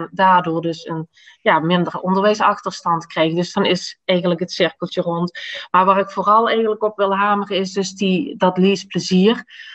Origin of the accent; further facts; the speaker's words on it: Maasgouw, Limburg, Netherlands; ik kom niet uit Valkenburg oorspronkelijk. Ik kom uit Maasgouw. Daar ben ik woonachtig op het moment.